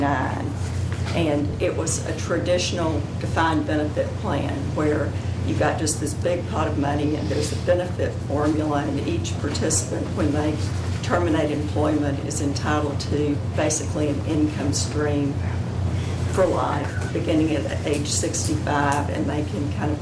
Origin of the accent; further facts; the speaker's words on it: Austin, Texas, United States; I'm from Austin, Texas.